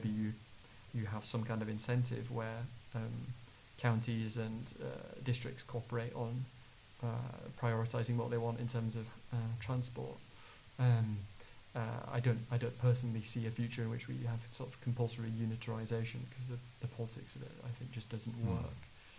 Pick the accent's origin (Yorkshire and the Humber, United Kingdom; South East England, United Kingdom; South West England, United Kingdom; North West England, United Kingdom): Yorkshire and the Humber, United Kingdom; Huddersfield; I grew up in Huddersfield